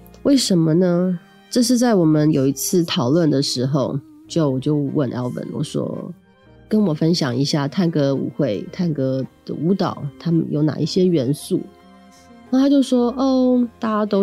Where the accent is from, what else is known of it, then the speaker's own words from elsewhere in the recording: United States; 因为我从小在美国长大，然后我又是外省人，所以我听不懂台语，所以也很少听台语老歌。